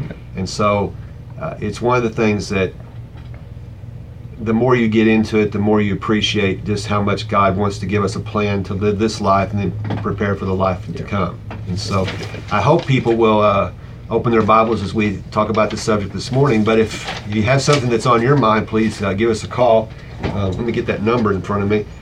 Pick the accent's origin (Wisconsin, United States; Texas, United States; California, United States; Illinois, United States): Illinois, United States; Pekin; I'm from Pekin, and I'm glad to be here this morning.